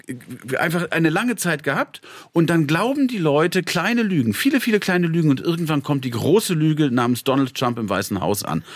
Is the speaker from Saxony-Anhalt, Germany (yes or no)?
no; North Rhine-Westphalia, Germany; Also ich bin ja aus Nordrhein-Westfalen.